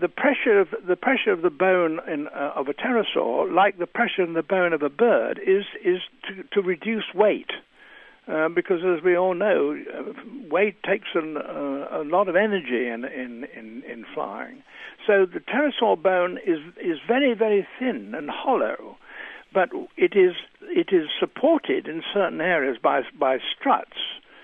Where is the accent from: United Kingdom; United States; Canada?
United Kingdom; England; I grew up in the Midlands of England, and in an area where the rocks are of the same age, the Jurassic rocks as the dinosaurs were found in and pterosaurs were found in.